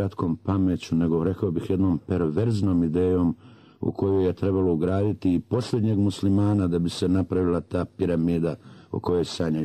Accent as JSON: {"language": "Serbian", "region": "Herzegovina", "country": "Bosnia & Herzegovina", "said": "Mi Hercegovci kao i Crnogorci volimo estradu"}